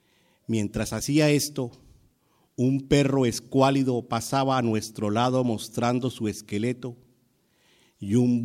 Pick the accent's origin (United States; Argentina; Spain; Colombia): Colombia; Caribbean Region; Voy a referirme a la presencia de ellos dos en el Caribe colombiano, de donde yo soy